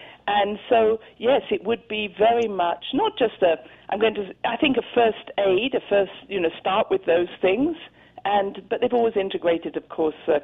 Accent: United Kingdom; I was brought up in Britain, but my mother and my grandmother, etc., were all from Scotland

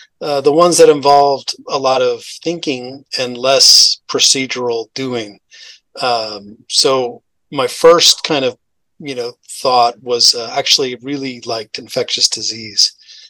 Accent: Dallas, Texas, United States; So I'm a native Texan. So I was born in West Texas and then kind of grew up in the Dallas area.

